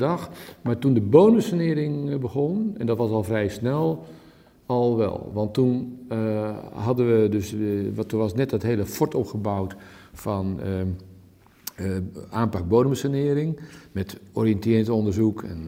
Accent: Middelburg, Zeeland, Netherlands; also born or lived in Rotterdam; Ik ben dus vanaf van 47, hè. Dus toen ik en ik ben geboren in Rotterdam en mijn ouders zijn al vrij snel naar Middelburg verhuisd.

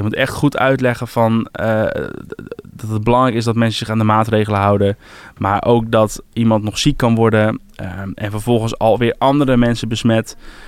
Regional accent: Alkmaar, North Holland, Netherlands; now in Haarlem, Netherlands; Ik werk in regio Utrecht, ik woon in de regio Haarlem. Ik kom uit Alkmaar

